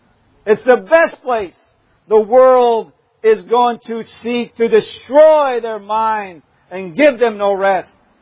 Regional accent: Syria; places where I grew up in Syria.

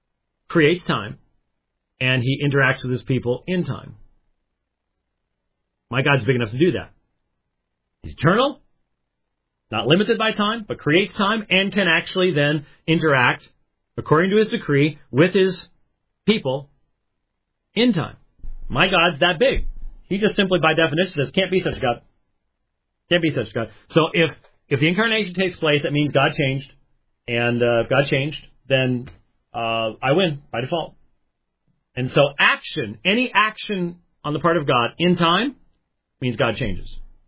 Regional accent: Scotland, United Kingdom; even as a Scotsman, believe it or not.

